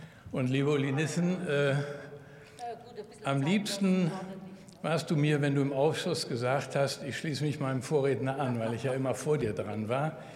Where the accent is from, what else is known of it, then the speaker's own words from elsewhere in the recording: Cologne, North Rhine-Westphalia, Germany; Und ich komme aus Köln